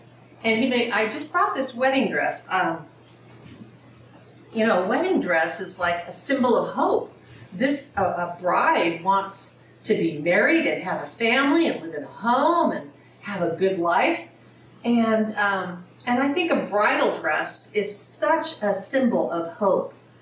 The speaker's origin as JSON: {"language": "English", "town": "McKinleyville", "region": "California", "country": "United States", "tie": "born or raised there", "said": "I was raised in McKinleyville, and every house in McKinleyville had septic tanks."}